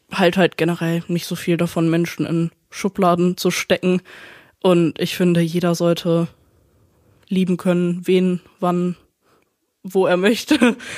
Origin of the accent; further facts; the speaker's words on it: Hesse, Germany; ich bin 19 Jahre alt und ich komme aus Hessen.